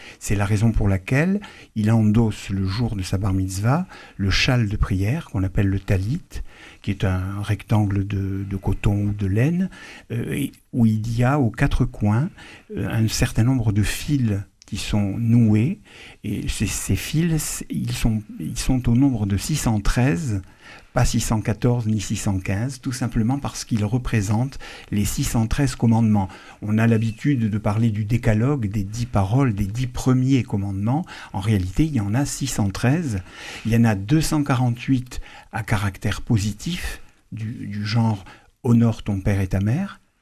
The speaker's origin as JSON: {"language": "French", "town": "Constantine", "region": "Constantine Province", "country": "Algeria", "said": "je viens d'une famille traditionnaliste, née en Algérie, dans l'est de l'Algérie, à Constantine, une ville très pittoresque, avec des gorges, des ravins, des ponts, une très jolie ville."}